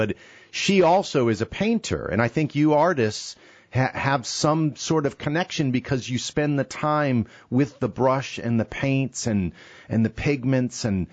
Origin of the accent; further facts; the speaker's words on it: United Kingdom; I love that. I'm British.